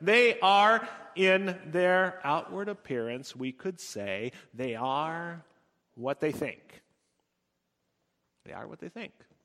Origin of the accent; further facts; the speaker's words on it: United States; And being an American, as we all are, he was defined by our culture, by the clothing and shoes we can buy here in the United States